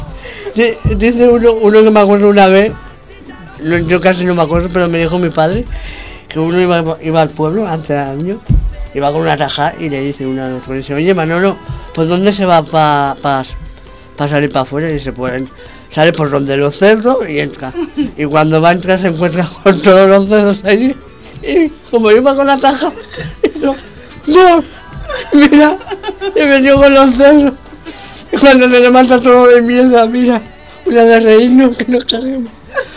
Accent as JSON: {"language": "Spanish", "town": "Barcelona", "region": "Catalonia", "country": "Spain", "said": "mis padres son de Lugo, yo soy de Barcelona porque yo soy catalán, pero mis padres son de Lugo, mi abuela que para descansar también era de Lugo"}